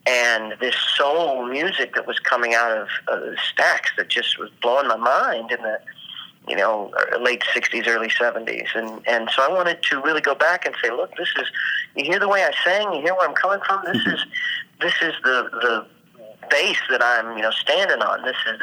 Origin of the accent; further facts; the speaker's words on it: Kansas, United States; growing up in Kansas, we had one radio station and they played everything.